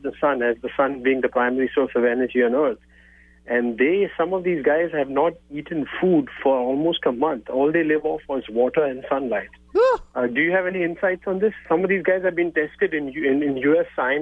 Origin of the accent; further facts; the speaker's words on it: India; now in Milwaukee, United States; I'm very heavily involved in yoga in Milwaukee, and I grew up in India